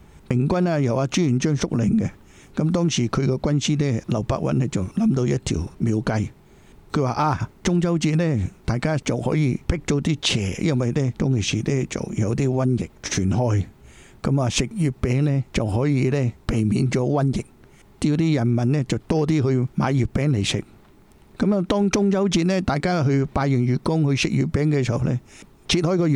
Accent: Chaozhou, Guangdong, China; 我系潮州人啦，我都好中意食嘅。

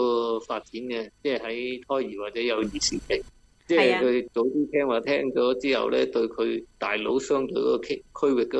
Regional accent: Hong Kong; 即系平时见到啲尤其是我哋香港人啦。通常都是 bilingual 嘅，学中英两个语言嘅。

